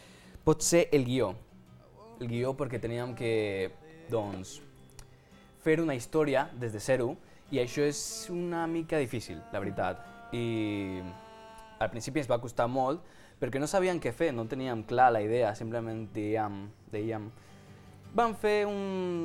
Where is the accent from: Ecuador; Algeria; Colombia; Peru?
Ecuador; Catalan is a second language; now in Spain; que no som d'aquí d'Espanya, sinó d'un altre país. Jo, per exemple, sóc d'Equador.